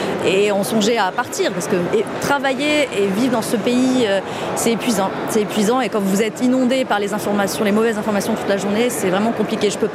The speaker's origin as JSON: {"language": "French", "country": "France", "lives_now": "Lebanon", "said": "Étant donné que je suis française"}